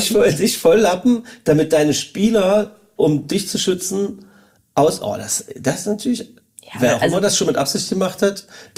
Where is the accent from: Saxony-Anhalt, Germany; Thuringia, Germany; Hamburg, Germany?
Saxony-Anhalt, Germany; Magdeburg; Da habe ich an dieser Stelle mal als Magdeburger jetzt mal ein Statement gesetzt